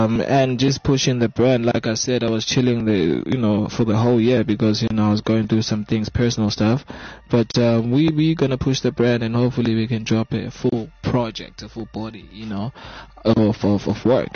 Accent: Newcastle, KwaZulu-Natal, South Africa

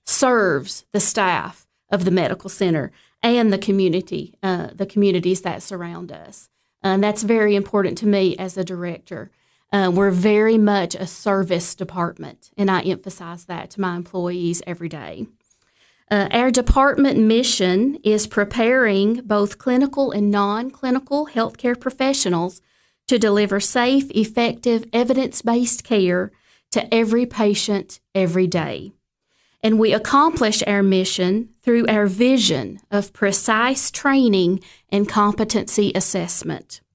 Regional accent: Smithville, Tennessee, United States; I was born and raised in Smithville, Tennessee.

